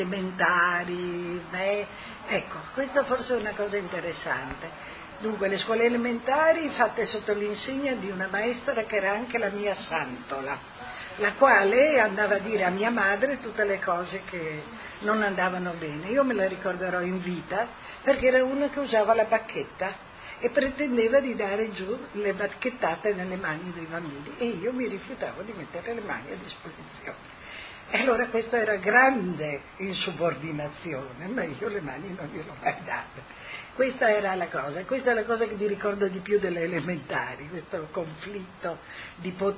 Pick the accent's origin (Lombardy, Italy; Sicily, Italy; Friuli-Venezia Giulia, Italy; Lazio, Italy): Friuli-Venezia Giulia, Italy; Valvasone; born there; sono nata a Valvasone, in provincia di Udine, nel lontano 1933. Adesso veramente Valvasone è provincia di Pordenone.